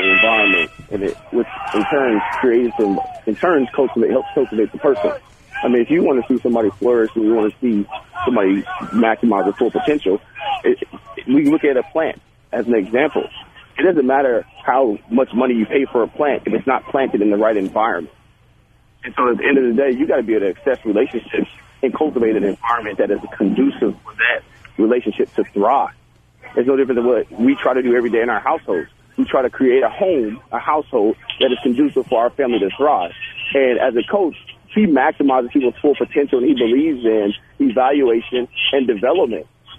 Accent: Kansas City, Kansas, United States; I do root for them because I'm from Kansas City, Kansas.

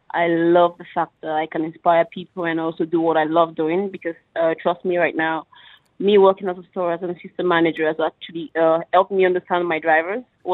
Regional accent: Nigeria; moved away as an adult; now in Dubai, United Arab Emirates; I am from Nigeria. I came to UAE about 5 years ago for greener pasture

